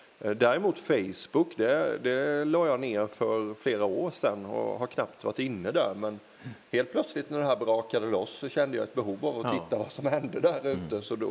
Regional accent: Sweden; Jag har tre barn hemma och som en svensk normalfamilj idag

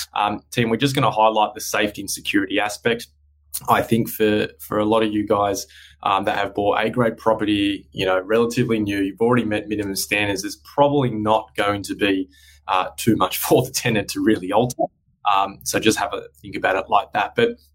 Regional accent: New South Wales, Australia; I came from New South Wales, and when I came to Queensland

